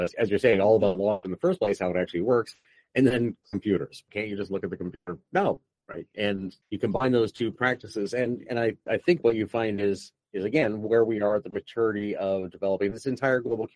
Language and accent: English; United States; But, you know, we all agree, look, you know, I'm an American.